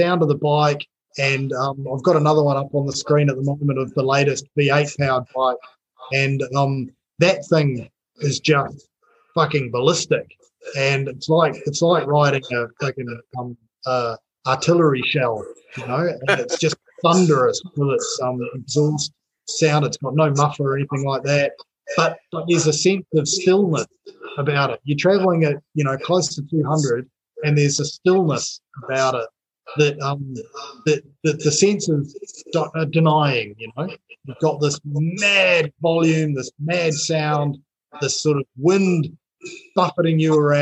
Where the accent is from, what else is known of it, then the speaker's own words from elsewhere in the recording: New Zealand; now in Australia; So I'm a Kiwi living in Australia